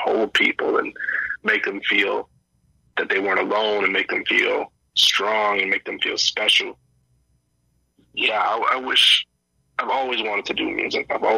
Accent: Toronto, Ontario, Canada; part of growing up in Toronto, especially the East End, and then I eventually moved to the West Side with my family when I was in high school.

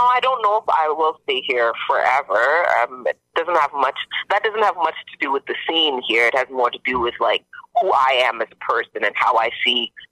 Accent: Guelph, Ontario, Canada; now in Hamilton, Canada; Well, I grew up in Guelph. The music scene in Guelph is now growing

